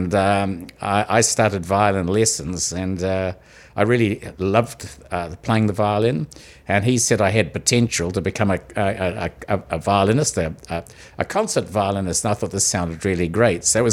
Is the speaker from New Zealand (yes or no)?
yes; Whangarei, Northland, New Zealand; born there; Well, I was born in Whangarei, an only child